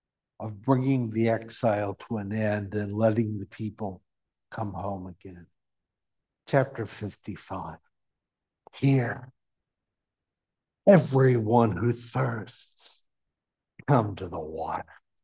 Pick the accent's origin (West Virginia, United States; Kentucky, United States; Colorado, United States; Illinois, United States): West Virginia, United States; also born or lived in Pittsburgh; Growing up in West Virginia, we had y'all, which is the second person plural. Moving to Pittsburgh, I discovered yins, which is the second person plural.